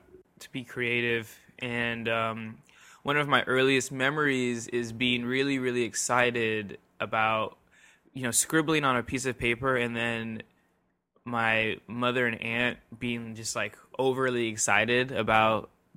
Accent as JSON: {"language": "English", "town": "Anaheim", "region": "California", "country": "United States", "tie": "born or raised there", "lives_now": "San Francisco, United States", "said": "I came up here for the art culture, and because growing up in Anaheim, being like into art."}